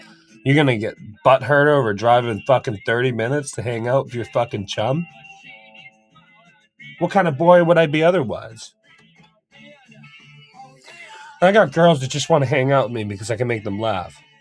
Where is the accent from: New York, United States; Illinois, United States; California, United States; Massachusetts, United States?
Massachusetts, United States; And I'm sharp. I'm from Massachusetts.